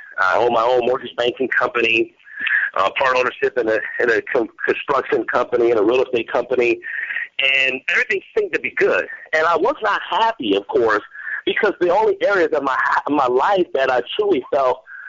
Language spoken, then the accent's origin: English; Gary, Indiana, United States; I was born and raised in Gary, Indiana, and he came out to visit.